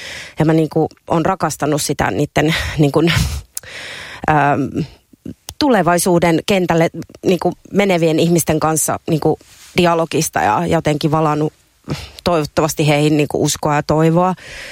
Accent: Karelia, Finland; now in Helsinki, Finland; No ensinnäkin mä tuun siis Karjalasta, pienestä kylästä.

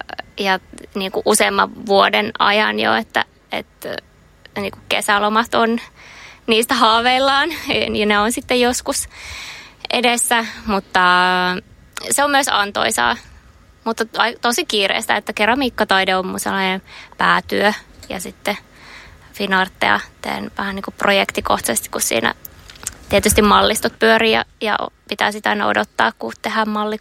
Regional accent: Mikkeli, South Savo, Finland; Mä oon alun perin Mikkelistä.

